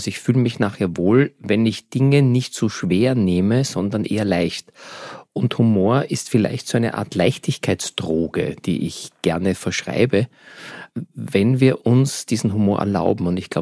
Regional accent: Vienna, Austria; kam also aus Polen, aus Katowice. Meine Mami kam aus dem Burgenland. Ich bin ein typischer Wiener.

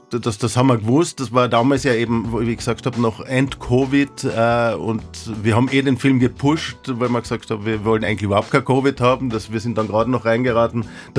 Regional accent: Austria; weil wir als Österreicher es jetzt gewagt haben, da nach Amerika zu gehen und in Las Vegas zu drehen

